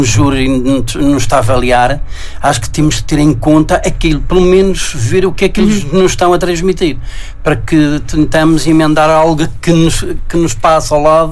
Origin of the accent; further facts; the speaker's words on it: Madeira, Portugal; now in Azores, Portugal; Depois que estou cá nos Açores. Porque lá, portanto, que eu não sou de cá, eu sou madeirense